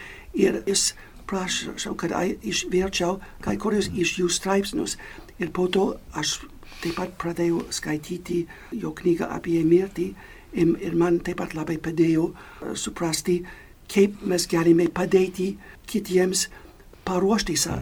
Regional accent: United States; Lithuanian is a second language; aš esu amerikietis

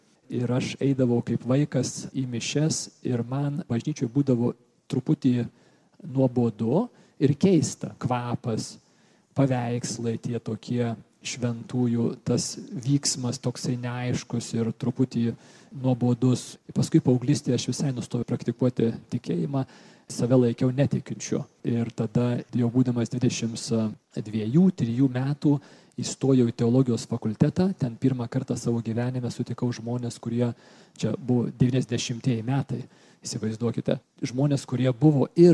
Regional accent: Kaunas, Kaunas County, Lithuania; Aš esu toks grynas sovietmečio vaikas, užaugau Kaune, 68 gimimo esu

